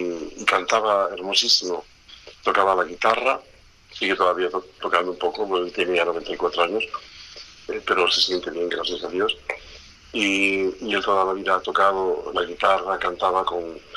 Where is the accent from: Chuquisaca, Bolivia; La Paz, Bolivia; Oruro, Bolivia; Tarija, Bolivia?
La Paz, Bolivia; born there; Yo, bueno, nací en La Paz